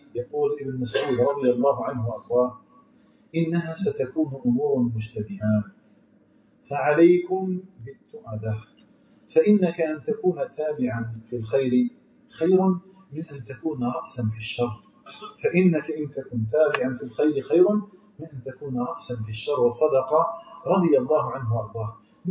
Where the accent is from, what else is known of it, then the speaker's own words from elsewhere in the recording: Algeria; بلدنا الجزائر